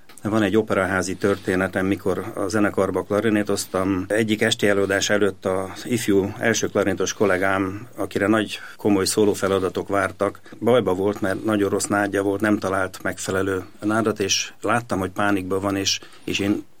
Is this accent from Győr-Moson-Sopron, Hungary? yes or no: yes; Kapuvár, Győr-Moson-Sopron, Hungary; Tehát igen, vidéken? Igen, Kapuváron iskolába. Jártam az általános iskolát, és ott kerültem be a zeneiskolába.